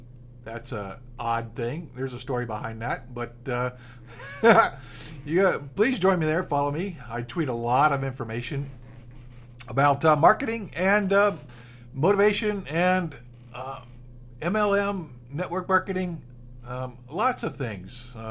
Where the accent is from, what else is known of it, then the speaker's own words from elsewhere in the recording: United States; So, yes, since I am an American, I will have to speak a little bit to that.